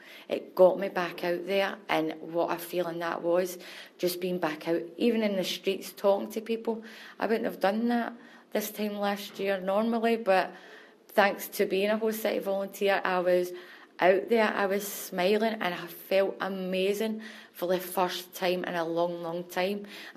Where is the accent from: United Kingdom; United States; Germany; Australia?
United Kingdom; Glasgow, Scotland; I'm 41 years old and I'm from Toll Cross in Glasgow.